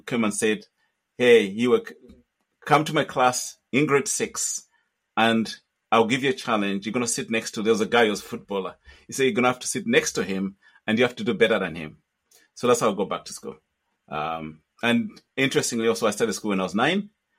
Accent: Luanshya, Copperbelt, Zambia; born there; also born or lived in Patamato; And that's how I was born in Luanshya. I was not born in Patamato. I was born in Ron before. Then we moved. After that, we moved to Patamato. Yeah. I was born in Ron Hospital.

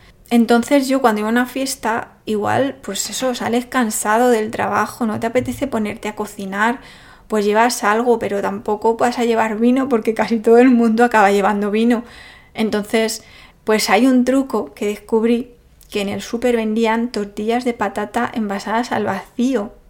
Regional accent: Spain; now in Germany; estamos acostumbrados como españoles a comer un tipo de platos que tienen unos ingredientes que provienen de aquí, de nuestra zona

